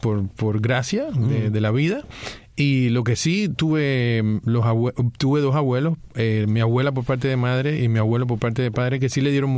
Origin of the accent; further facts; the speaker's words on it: Havana, Cuba; born there; Sí, nací en Cuba, en La Habana.